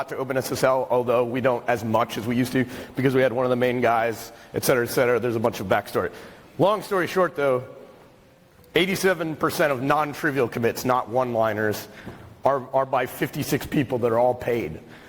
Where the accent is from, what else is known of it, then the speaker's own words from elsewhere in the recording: United States; I'm American, so I have to think of everything as capitalism.